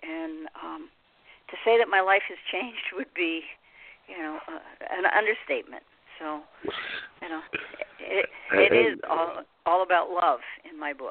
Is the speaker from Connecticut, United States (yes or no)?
no; New York City, New York, United States; Okay. Well, I grew up in New York City, and from the get-go, I was an explorer. I used to sneak out at night as a young girl and just explore. And I grew up in the 50s, and it was very much, I lived right at the edge of the Bronx.